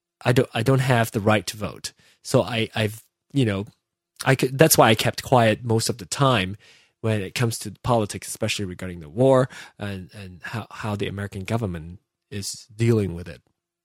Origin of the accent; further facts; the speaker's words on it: Malaysia; now in United States; growing up in Malaysia and grew up in that environment